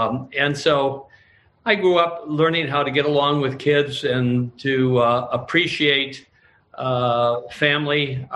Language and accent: English; Detroit, Michigan, United States; Well, I grew up on the Lower West Side of Detroit in an Irish neighborhood, and in a sense, it was a great upbringing.